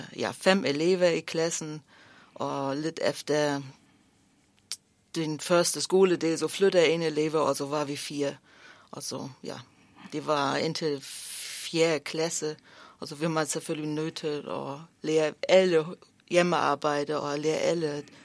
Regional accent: Kamin, Mecklenburg-Vorpommern, Germany; Danish is a second language; also born or lived in Rostock; Jeg blev født i Rostock, og så opvokst i Kamin.

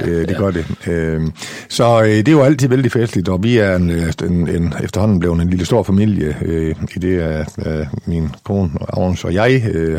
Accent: Ringkøbing, Central Denmark Region, Denmark; Født og opvokset på en lille gård på Nørhede, ude i nærheden af tæt på Tørsentralen, så egentlig født og opvokset i det gamle Ringkøbing Kommune.

